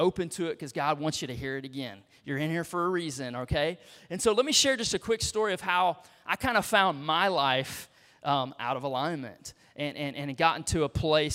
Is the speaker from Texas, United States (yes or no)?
yes; Beaumont, Texas, United States; also born or lived in Fresno, California; I was born in Fresno, California. But as soon as I was released from the hospital, my parents from Beaumont, Texas, were there in Fresno to pick me up at the hospital, and we got on a plane and headed to Texas.